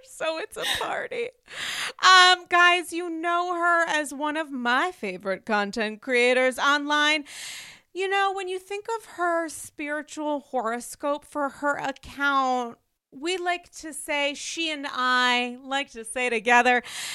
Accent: New York City, New York, United States; I'm a New Yorker who does not fuck with the Javits Center unless absolutely necessary because I don't like big crowds.

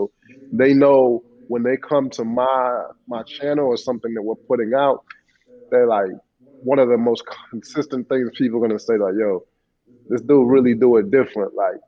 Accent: Chicago, Illinois, United States; Well, it's like, shout out to my home. Like, I grew up in Chicago.

